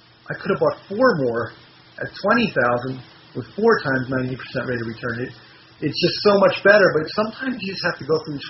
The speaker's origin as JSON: {"language": "English", "town": "Philadelphia", "region": "Pennsylvania", "country": "United States", "said": "I'm from Pennsylvania. It's a different world up there, Philadelphia area."}